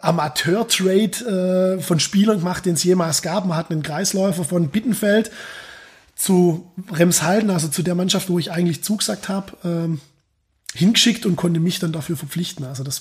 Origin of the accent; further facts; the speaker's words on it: Wißgoldingen, Baden-Württemberg, Germany; In Wiesgoldingen. Das ist so ein kleines Dorf zwischen Schwäbisch Gmünd und Göppingen.